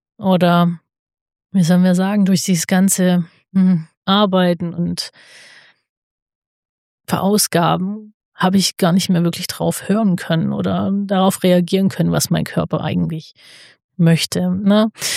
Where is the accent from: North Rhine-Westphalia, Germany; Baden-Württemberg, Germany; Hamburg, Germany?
Baden-Württemberg, Germany; Nürtingen; also ich bin aus Nürtingen, also ganz genau Zitzeshausen.